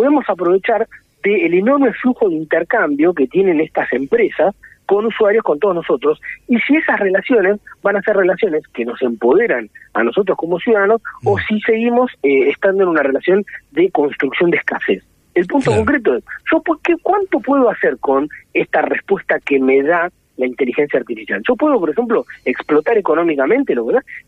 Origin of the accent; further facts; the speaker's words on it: Argentina; Y es claro que nosotros, digo, como Argentina, como región, como América Latina, podríamos aprovecharnos de esa situación.